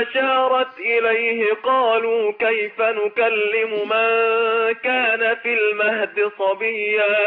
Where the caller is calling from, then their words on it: Dakahlia, Egypt; من الدقهلية اللي كنت معاك إن شاء الله في الحلقة الماضية